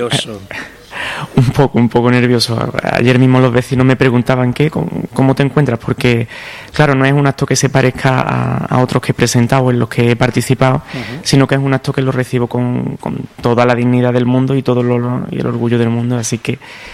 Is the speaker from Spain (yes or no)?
yes; Cambil, Andalusia, Spain; also born or lived in Jaén; now in La Roda, Spain; soy bisnieto, nieto e hijo de rodense. Sí que es verdad que nací en Jaén y me crié en Cambil. Estudié allí la primaria y demás, pero lo que es la adolescencia y ya la adultez, pues estoy aquí, en el presente, en La Roda